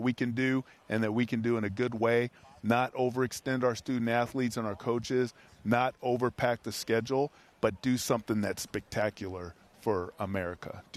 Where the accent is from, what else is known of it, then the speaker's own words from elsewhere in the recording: Oakland, California, United States; I grew up in Oakland. Oakland proper, California.